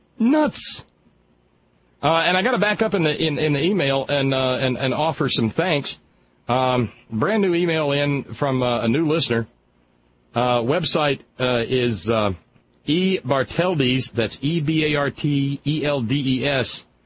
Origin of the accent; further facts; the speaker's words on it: Florida, United States; I was brought up in Northwest Florida with weekly visits to the coast most of my life.